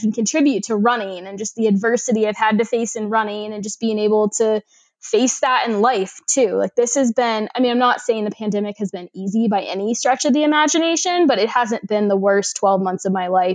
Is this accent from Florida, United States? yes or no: yes; Florida, United States; I originally wanted to be a marine biologist when I was growing up because I grew up in Florida and I've been a scuba diver since I was 10.